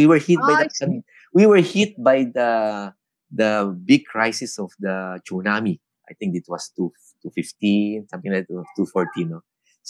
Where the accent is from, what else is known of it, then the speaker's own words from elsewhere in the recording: Japan; moved away; I grew up in Japan when I was in grade school. I studied there.